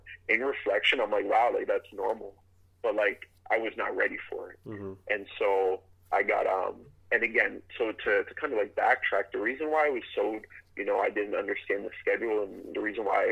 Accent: Canada; I just didn't see that I was the next man up as a Canadian.

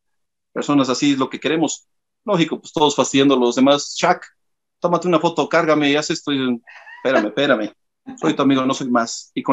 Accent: Azcapotzalco, Mexico City, Mexico; born there; Yo nací aquí en Azcapotzalco, en la colonia petrolera. … porque nací en la calle Cerro Azul 199, en la petrolera.

